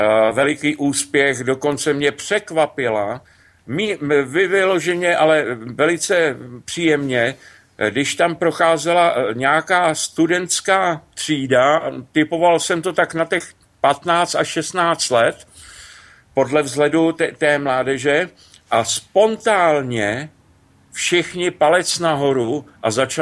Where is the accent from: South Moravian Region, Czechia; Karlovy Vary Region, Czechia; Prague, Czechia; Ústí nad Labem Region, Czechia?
Ústí nad Labem Region, Czechia; Ústí nad Labem; born there; jsem narozený v Ústí roku 57 v noci